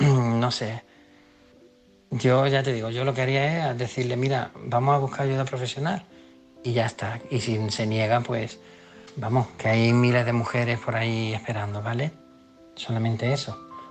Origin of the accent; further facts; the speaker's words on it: Málaga, Andalusia, Spain; de Málaga.